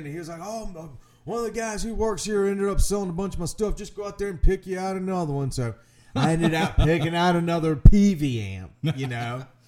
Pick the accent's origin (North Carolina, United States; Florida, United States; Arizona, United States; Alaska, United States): North Carolina, United States; Charlotte; In Charlotte, North Carolina.